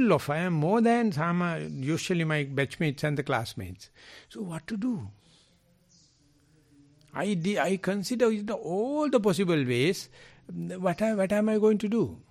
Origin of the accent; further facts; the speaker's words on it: United Kingdom; I came, we respect you in such a way, we being British, colonized your country. I apologize for our nation.